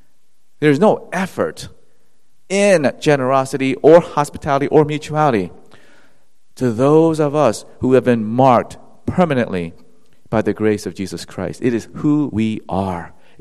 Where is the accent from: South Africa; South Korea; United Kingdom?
South Korea; English is a second language; now in United States; I, as an immigrant to this land, in my home country of Korea